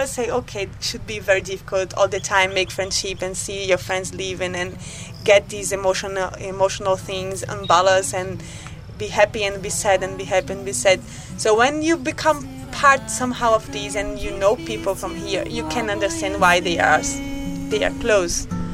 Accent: Brazil; English is a second language; Maybe because I'm from Brazil and we have this really friendly culture, and then we make friendship very easily and very fast.

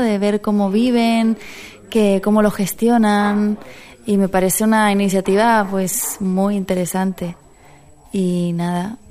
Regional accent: Canary Islands, Spain; now in Madrid, Spain; soy actriz, soy de Canarias, pero vivo en Madrid hace 13 años.

